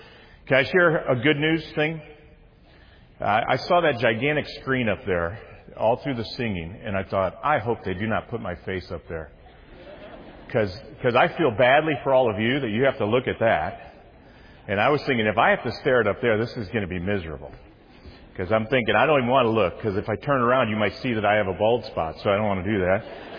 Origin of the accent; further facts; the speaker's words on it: Detroit, Michigan, United States; I grew up in the Detroit area.